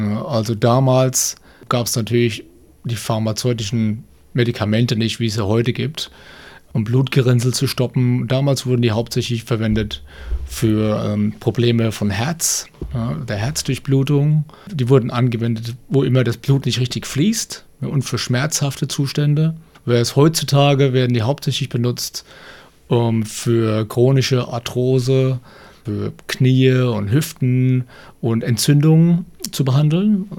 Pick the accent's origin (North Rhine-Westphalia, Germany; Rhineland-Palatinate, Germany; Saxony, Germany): Rhineland-Palatinate, Germany; Mainz; Und zwar kommt es von der frühen Kindheit in Mainz, wo ich groß geworden bin.